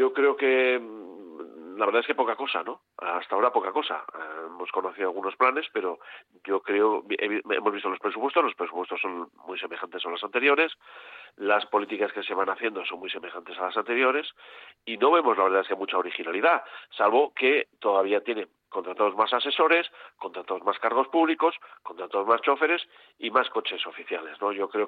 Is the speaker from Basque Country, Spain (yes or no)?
yes; Basque Country, Spain; los vascos estamos en Europa